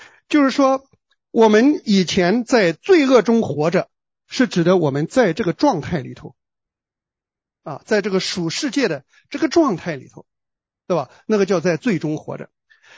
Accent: China; now in Australia; 当我们从中国移民到澳洲来的时候

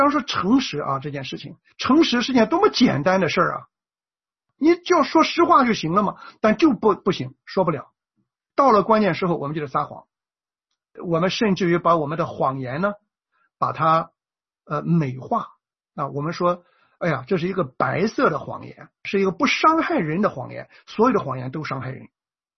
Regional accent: China; 所以我们中国人是个伪君子文化

